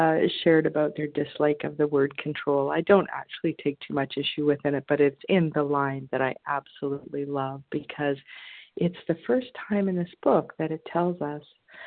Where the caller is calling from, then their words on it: British Columbia, Canada; from BC, Canada, recovered today by the grace of God.